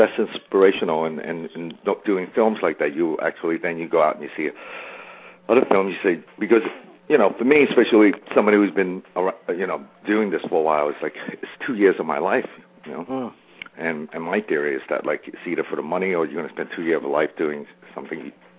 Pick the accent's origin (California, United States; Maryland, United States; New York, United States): New York, United States; Since I grew up in New York, I wanted to do a picture on the Chinatown gang